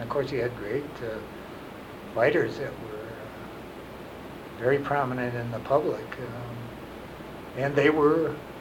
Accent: Chicago, Illinois, United States; I grew up in Chicago, as I mentioned many times earlier

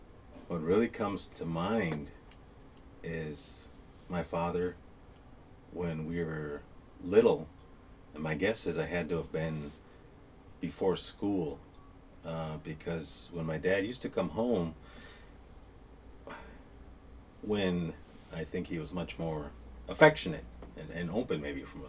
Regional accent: Oneida, United States; We grew up in Oneida here. For me, as part of the family, I come from a family of eight.

